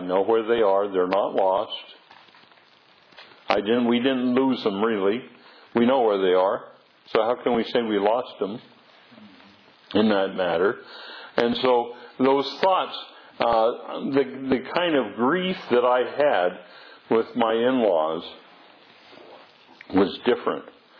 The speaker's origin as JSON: {"language": "English", "region": "Washington", "country": "United States", "tie": "born or raised there", "said": "because I was raised in Eastern Washington, or I spent the core of my time in Eastern Washington, and the town 43 miles away was Pasco."}